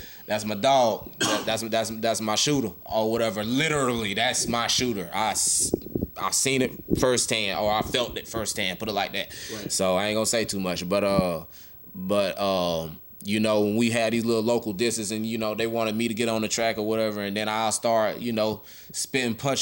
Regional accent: Marietta, Florida, United States; You know, I did, you know, in my hometown, Marietta, Florida, you know what I'm saying?

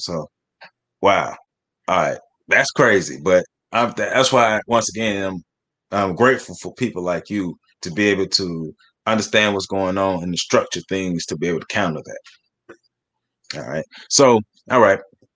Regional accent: Tallahassee, Florida, United States; because I'm thinking about myself growing up in Tallahassee, and we didn't realize the lack of resources that we had when it comes to education.

